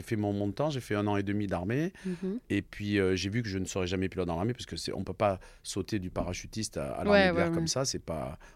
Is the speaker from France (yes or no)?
yes; Draguignan, Provence-Alpes-Côte d'Azur, France; born there; je suis né à Draguignan, dans le Var. J'ai 64 ans, je suis né le 6 juin 1959.